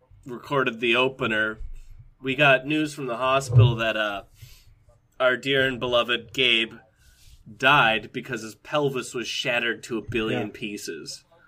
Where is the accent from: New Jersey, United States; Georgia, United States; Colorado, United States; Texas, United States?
Texas, United States; I'm from Texas.